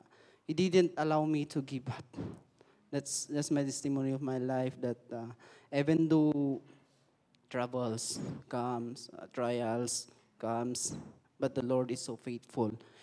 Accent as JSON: {"language": "English", "country": "Philippines", "lives_now": "Japan", "said": "I am a Filipino, wanting to go to other country for a job, and it was my first time to come here in Japan."}